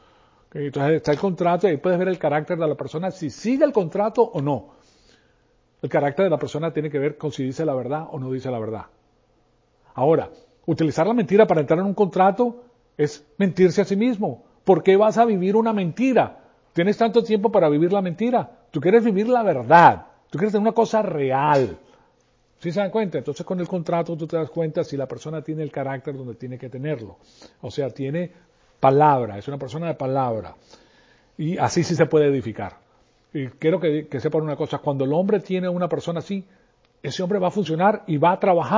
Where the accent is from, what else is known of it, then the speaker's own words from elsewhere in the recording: Mexico; Si yo soy mexicano, mucha honra, ¿qué pasa?